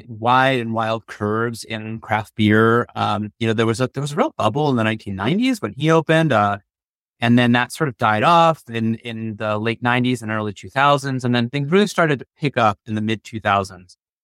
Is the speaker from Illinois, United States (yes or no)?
no; California, United States; now in Maine, United States; I'm from Southern California. So this whole thing feels like a grand adventure to me.